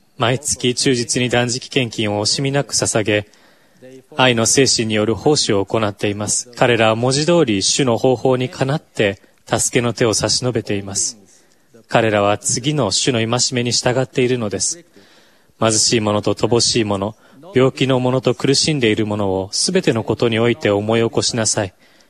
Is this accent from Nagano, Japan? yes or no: yes; Matsumoto, Nagano, Japan; 私は日本の長野県松本市で生まれ育ちました。東京オリンピック、長野オリンピックの開催地の近くです。私の故郷はソルトレークシティと地形がよく似ており、美しい山々に囲まれた盆地です。